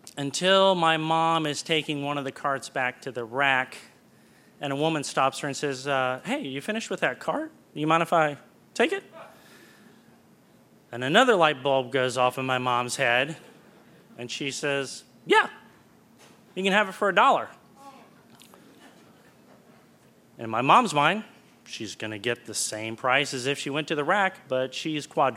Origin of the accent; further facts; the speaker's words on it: West Virginia, United States; We're just coming from West Virginia. We don't know about your big city ways.